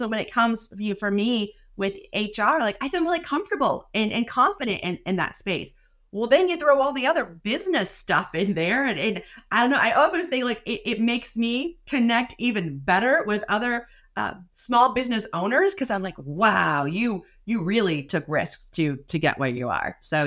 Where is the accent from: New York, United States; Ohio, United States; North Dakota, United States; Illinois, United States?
Ohio, United States; I'm from Ohio, and I've been helping employees understand their benefits for over 20 years.